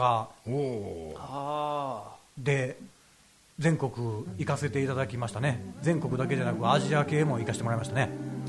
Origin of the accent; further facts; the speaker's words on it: Kansai, Japan; accent: Kansai dialect; 俺はどうせ関西弁ばっかりやし。